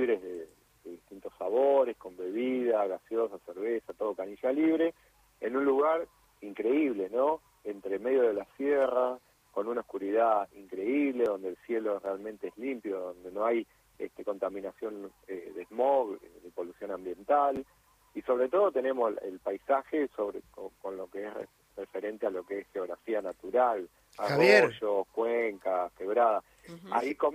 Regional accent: Buenos Aires, Argentina; moved away; Yo soy de Buenos Aires, hace 23 años que vine acá

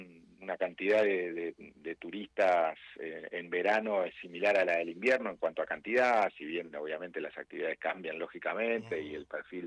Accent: Buenos Aires, Argentina; born there; now in Bariloche, Argentina; Así que nací en Buenos Aires, pero por elección barilochense.

